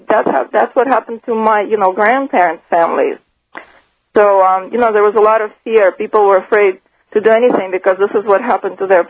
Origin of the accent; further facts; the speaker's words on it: Russia; moved away; Well, I'm from Russia, and I left there in '86, and I was basically raised in an environment of fear.